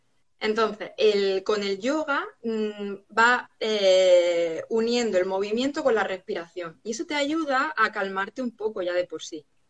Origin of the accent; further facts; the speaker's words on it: Almería, Andalusia, Spain; ahora sí que voy a aprovechar para darle bombo a mi tierra, porque en Almería tenemos una playa